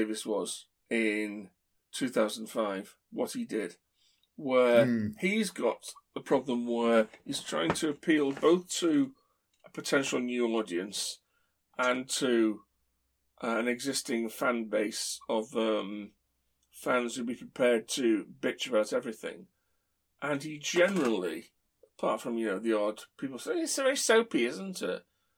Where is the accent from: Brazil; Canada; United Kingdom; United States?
United Kingdom; because we're British and we're doing it